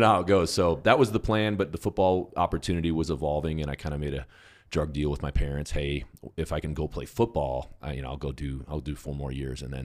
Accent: Indiana, United States; Midwest guy, youngest of three brothers, grew up in Indiana. So, you know, your normal kind of patriotic family.

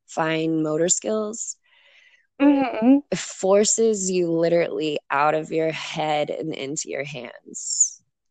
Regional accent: Midwest, United States; I grew up in the Midwest.

